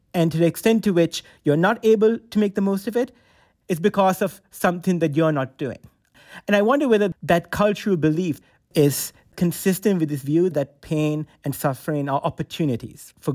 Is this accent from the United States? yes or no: no; Sri Lanka; So when I was growing up in Sri Lanka, when I was a small boy, I remember watching the original Superman movie with Christopher Reeve and Marlon Brando.